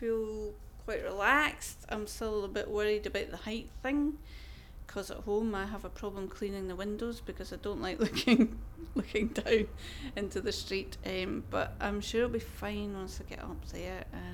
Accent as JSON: {"language": "English", "town": "Dunfermline", "region": "Scotland", "country": "United Kingdom", "also_born_or_lived": "St Andrews", "lives_now": "Edinburgh, United Kingdom", "said": "No, I'm from Dunfermline in Fife, and I've also lived in St Andrews."}